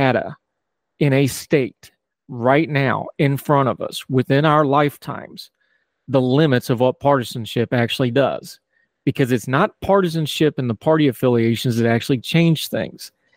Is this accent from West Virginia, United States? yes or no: yes; West Virginia, United States; because of my home state of West Virginia.